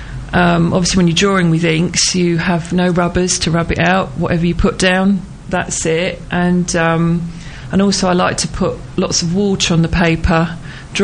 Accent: East of England, United Kingdom; I grew up in Suffolk

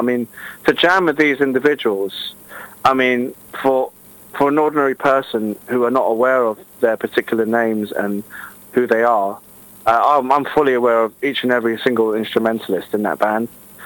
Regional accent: United Kingdom; I'm proud British through and through. I am Chinese. I'm proud of that.

